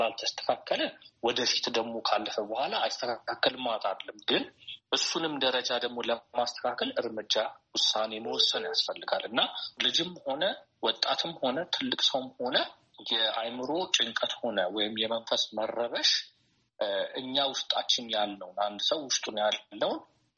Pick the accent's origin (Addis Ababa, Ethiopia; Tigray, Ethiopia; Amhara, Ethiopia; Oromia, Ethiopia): Addis Ababa, Ethiopia; born there; የተወለድኩት በአዲስ አበባ ነው። ሃይስኩልም መጀመሪያ ሊሴ ገብረ ማርያም የፈረንሳይ ትምህርት ቤት ተማርኩት።